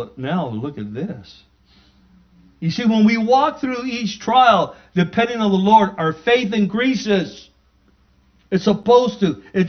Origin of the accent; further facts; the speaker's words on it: National City, California, United States; And where I grew up in National City, we were so poor we couldn't even pay attention.